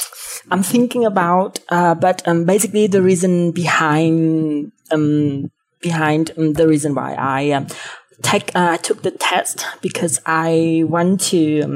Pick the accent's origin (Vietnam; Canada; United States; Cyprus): Vietnam; English is a second language; I'm from Vietnam, a very small town in Vietnam.